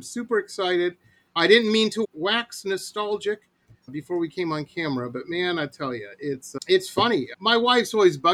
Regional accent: New Baltimore, Michigan, United States; I grew up in New Baltimore, technically, before I moved down to the city, which for those who don't know, if you want to look it up on a map, it's just past Mount Clemens and all that shit.

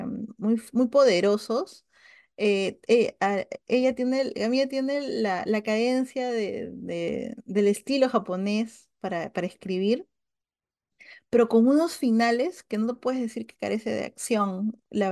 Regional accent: Argentina; Entonces, mi apariencia es más de allá, pero allí para los de allá soy extranjera. Y aquí me ven como más japonesa que argentina.

